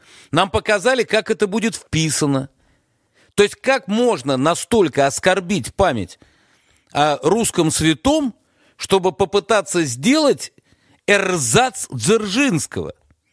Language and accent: Russian; Moscow, Russia; хотя я москвич и не в первом поколении